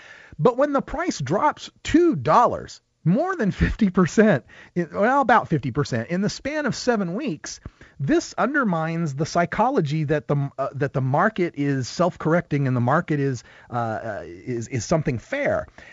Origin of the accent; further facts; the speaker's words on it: Oregon, United States; Jeff Merkley from my home state here in Oregon